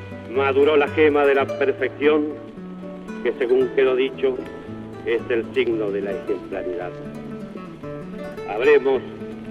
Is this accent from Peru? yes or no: no; Argentina; Como argentino, solo aspiro a asistir a uno de esos actos en que el pueblo concrete su decisión de mantener la estructura constitucional de la República